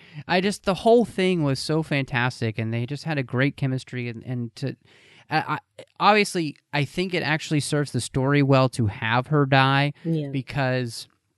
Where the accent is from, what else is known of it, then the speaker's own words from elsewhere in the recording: Texas, United States; growing up in Texas, you know, in a place that's full of people from all across the world and from, you know, like South America and stuff